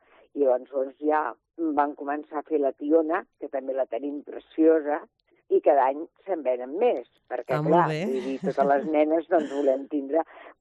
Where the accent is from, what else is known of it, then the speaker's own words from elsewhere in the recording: Tarragona, Catalonia, Spain; Recordo amb molt, molt de carinyo doncs, la meva infantesa, vull dir, quan estava, jo soc de Tarragona, i quan estava allà a casa amb els avis, amb els pares